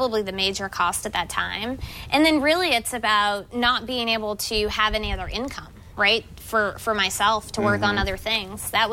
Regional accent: Boston, Massachusetts, United States; I grew up in the Boston area.

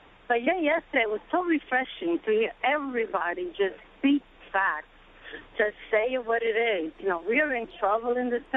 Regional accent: Italy; now in United States; Ever since I came from Italy, I've been a Democrat. I registered a Democrat. I went to college here.

